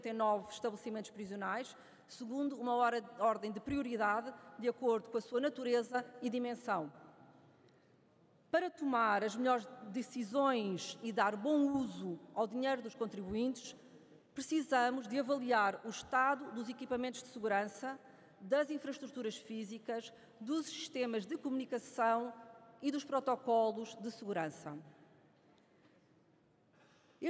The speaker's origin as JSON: {"language": "Portuguese", "country": "Portugal", "said": "Como portuguesa e como deputada que fui, eleita por Coimbra"}